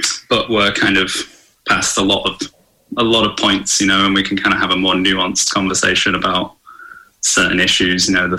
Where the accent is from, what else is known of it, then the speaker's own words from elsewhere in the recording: London, United Kingdom; they knew I came from London